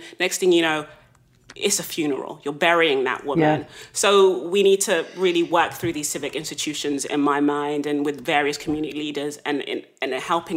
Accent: London, United Kingdom; I grew up in South London was predominantly made up of West African and West Indian immigrants

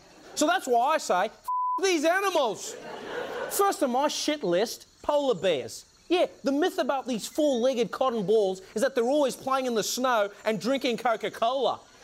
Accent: South Africa; That's right, I'm a South African doing an Australian accent, doing a Colombian accent.

